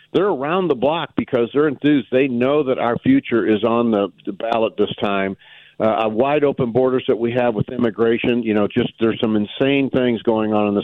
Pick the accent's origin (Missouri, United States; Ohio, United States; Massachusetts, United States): Missouri, United States; St. Louis; from growing up in North St. Louis City to now in a very rural life, first-generation cattle farmer for 40 years. Raised by a law enforcement family, not only in North St. Louis